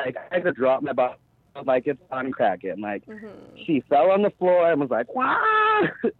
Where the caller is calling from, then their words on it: California, United States; I'm calling from Southern California.